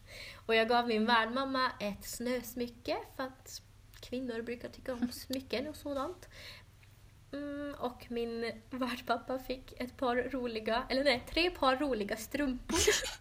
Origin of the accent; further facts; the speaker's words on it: Norrbotten County, Sweden; För jag tänkte, ja, men jag kommer ju ändå från Norrbotten.